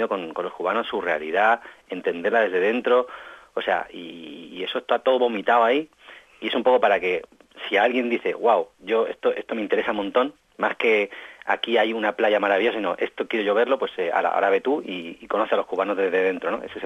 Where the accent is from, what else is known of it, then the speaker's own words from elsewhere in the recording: Canary Islands, Spain; aunque yo tengo que votar en Canarias porque soy canario, aunque no lo parece, un canario de incógnito.